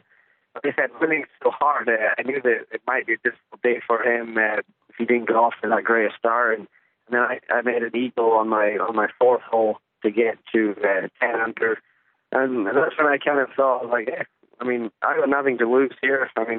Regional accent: Scotland, United Kingdom; Yes, I have experience playing Lynx golf, obviously growing up in Scotland, playing Nathan Barr and all the local courses around here.

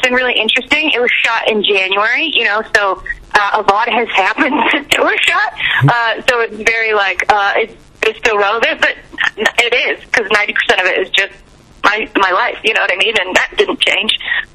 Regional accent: Canada; now in United States; Yeah, I am Canadian. I still have a green card, but I'm allowed to be in America.

